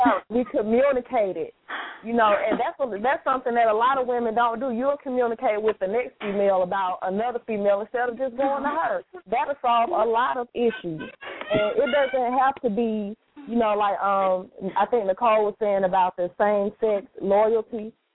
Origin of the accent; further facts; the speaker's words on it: the South, United States; And I'm from the South, and so I don't really think it's a North-South thing.